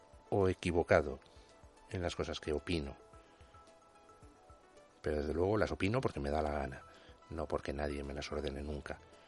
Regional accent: Spain; Pues porque soy español.

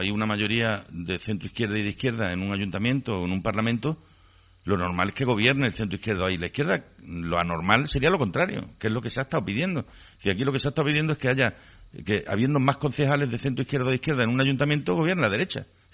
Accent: Extremadura, Spain; a mí no me hubiera, como extremeño, afectado.

